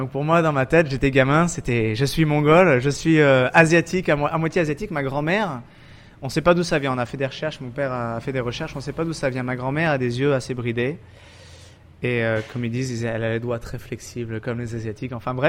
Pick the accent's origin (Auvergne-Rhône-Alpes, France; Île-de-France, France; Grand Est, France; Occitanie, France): Occitanie, France; Pont-Saint-Esprit; Je viens d'Avignon, enfin Pont-Saint-Esprit, dans le sud. On vit bien là-bas.